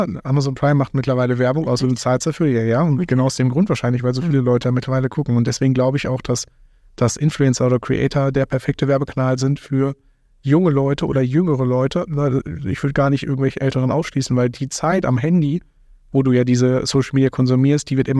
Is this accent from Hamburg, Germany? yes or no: no; North Rhine-Westphalia, Germany; Also ich komme aus dem Ruhrpott